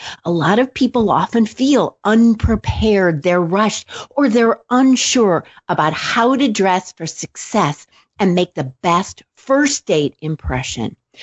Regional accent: Midwest, United States; And we're both from the Midwest.

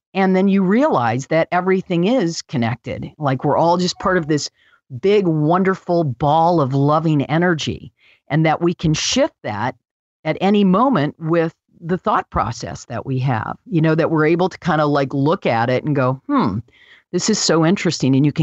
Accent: Michigan, United States; now in Santa Barbara, United States; I'm from Michigan. I moved to Santa Barbara.

